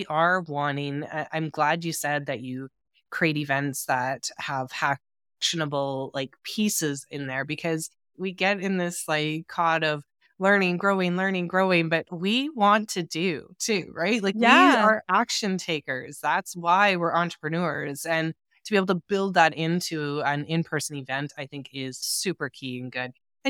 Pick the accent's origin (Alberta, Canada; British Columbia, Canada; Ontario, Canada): Alberta, Canada; I'm from Alberta, Canada